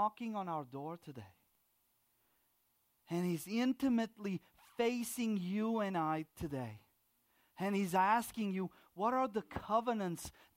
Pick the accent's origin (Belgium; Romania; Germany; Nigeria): Romania; now in United States; And I remember I came to the United States. I landed in Chicago O'Hare. Now, I'm from Romania, okay?